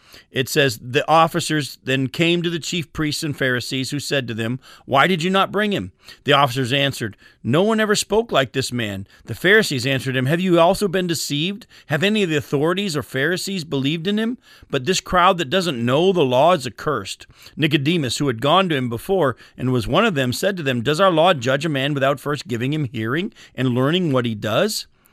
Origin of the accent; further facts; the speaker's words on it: Milton, New Hampshire, United States; when I grew up in in New Hampshire, we lived in a little town called Milton, and our rival was Farmington.